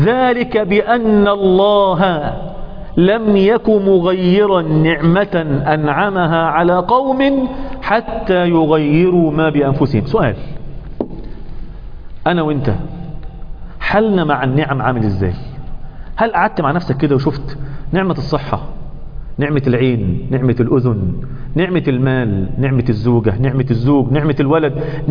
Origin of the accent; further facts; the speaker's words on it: Egypt; طيب لما صاحب، بيقولوا في المثل عندنا في مصر، من حكم في ماله فما إيه؟ ظلم.